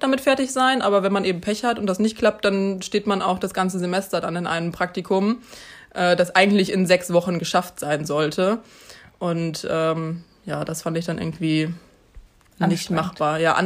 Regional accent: Münster, North Rhine-Westphalia, Germany; Aber ich komme eben aus Münster und fand es irgendwie auch ganz interessant, nochmal eine neue Stadt kennenzulernen.

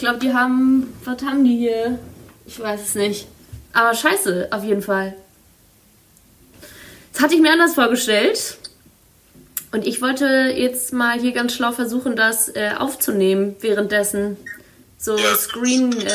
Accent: Northern Germany, Germany; ich komme ja aus dem Norden

